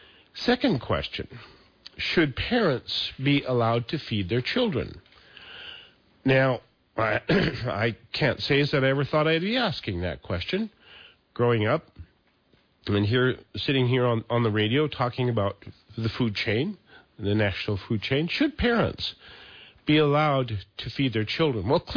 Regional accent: Montana, United States; Folks, as a young hunter growing up in Montana, I was taught to recognize signs of prey, you know, deer, things like

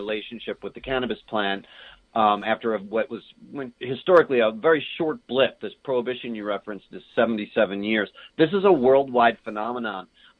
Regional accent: New Mexico, United States; And it only became legal here in my home state of New Mexico last year.

